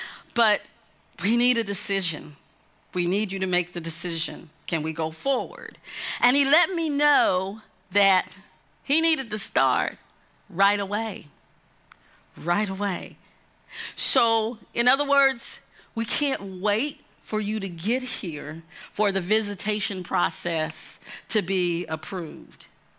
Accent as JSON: {"language": "English", "town": "Evansville", "region": "Indiana", "country": "United States", "tie": "born or raised there", "said": "a pastor friend from my hometown, which is Evansville, Indiana."}